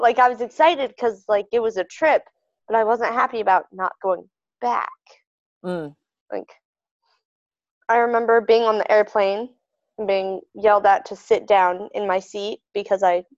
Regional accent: Willow, Alaska, United States; born there; I was born in Willow, Alaska, in a hot tub in the middle of the living room.

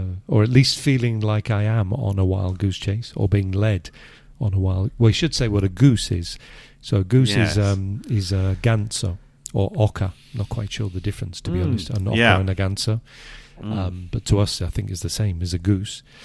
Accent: United Kingdom; being British and Brexit, we are no longer members of the, we're no longer European Union citizens.

